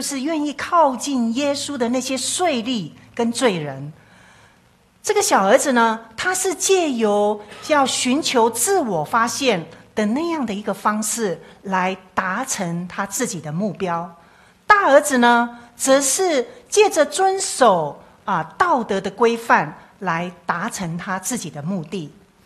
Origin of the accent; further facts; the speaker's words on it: Taiwan; 我们台湾话有一个说法叫做共辜